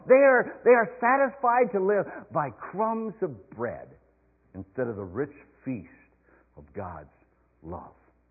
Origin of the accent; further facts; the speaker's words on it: Ireland; But being Irish, that's one of the things they do at Christmas time and New Year's time is they serve Brussels sprouts and lots of them.